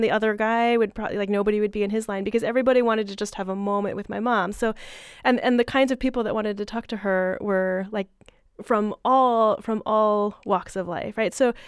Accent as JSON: {"language": "English", "region": "California", "country": "United States", "tie": "born or raised there", "said": "I think so much of that is connected to growing up in the Bay Area and having a family of activists and liquor store owner therapists."}